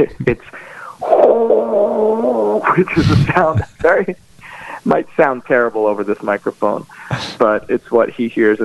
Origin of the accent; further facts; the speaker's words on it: Fort Lauderdale, Florida, United States; And so I grew up mostly in the Fort Lauderdale area, but we used to go to Israel every summer.